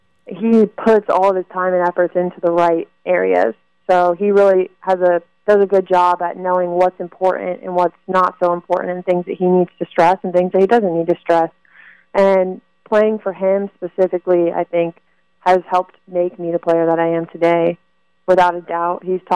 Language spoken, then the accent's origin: English; Florida, United States; it was nice to have a team in Florida because I'm from Florida. My family's from Florida.